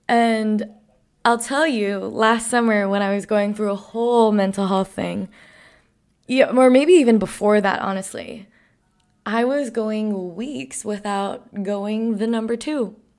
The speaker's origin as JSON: {"language": "English", "region": "New York", "country": "United States", "tie": "born or raised there", "said": "I grew up around the World Trade Center post 9/11 where there was a lot of stress"}